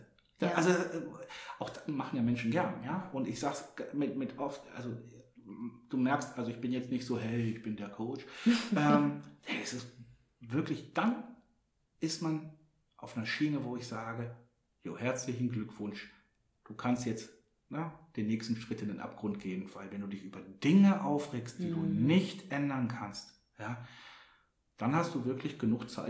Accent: Hamburg, Germany; Als Hamburger kennt man das Wetter.

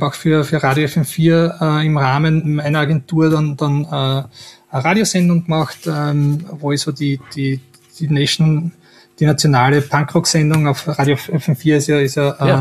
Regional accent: Styria, Austria; in dem Bereich, wo ich her bin, in der Steiermark

